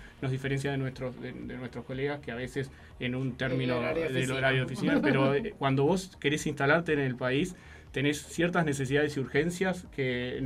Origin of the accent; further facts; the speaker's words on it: Uruguay; no lo digo como uruguayo, sino orgulloso de nuestro país.